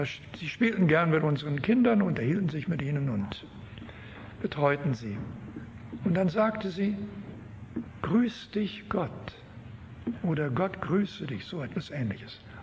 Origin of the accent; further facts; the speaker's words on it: Canada; Als Kanadier war das für mich wirklich ein Erlebnis, im Dorf von einem fremden Jungen gegrüßt zu werden.